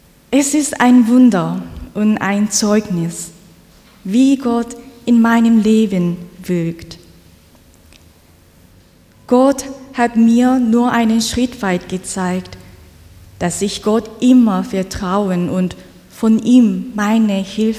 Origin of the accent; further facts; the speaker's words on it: South Korea; German is a second language; Wie gesagt, ich bin in Südkorea geboren und dort groß geworden.